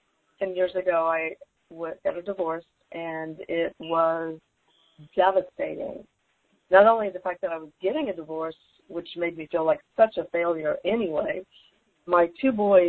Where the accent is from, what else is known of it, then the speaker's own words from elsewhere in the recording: Oklahoma, United States; also born or lived in California; always tell people that I'm from Oklahoma. But the reality of it is we moved around a lot when I was younger